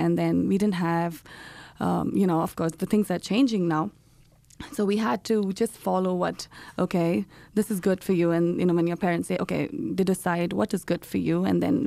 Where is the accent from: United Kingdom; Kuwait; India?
India; now in Des Moines, United States; Like, back in India, we grew in a place where your house, you know, you grew up with your uncle, your aunt, your grandparents around you.